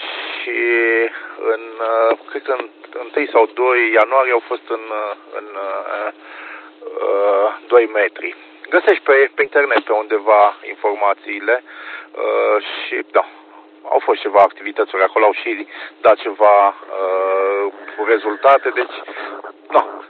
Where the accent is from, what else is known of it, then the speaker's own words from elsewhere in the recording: Brașov, Brașov County, Romania; De aici sunt din Brașov